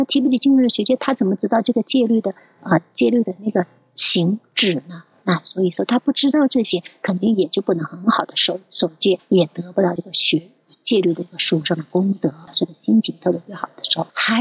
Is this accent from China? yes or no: yes; China; 我们中国人啊，亚洲人基本都是这样，什么颜色，黄头啊，那个黑头发黄皮肤，对吧？